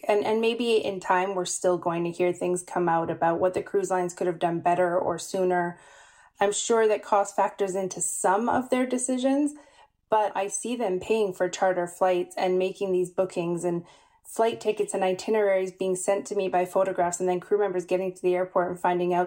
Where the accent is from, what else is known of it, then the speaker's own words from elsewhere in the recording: Canada; I'm from Canada